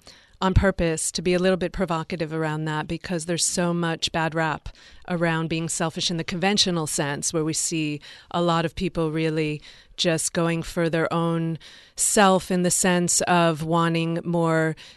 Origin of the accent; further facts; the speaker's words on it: Detroit, Michigan, United States; I grew up in Detroit, and I was born in 1963, and my family actually lived in the city.